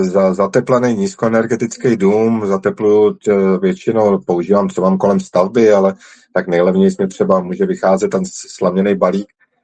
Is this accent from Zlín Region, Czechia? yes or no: no; Liberec, Liberec Region, Czechia; já jsem původně z Liberce, nebo z dědiny u Liberce.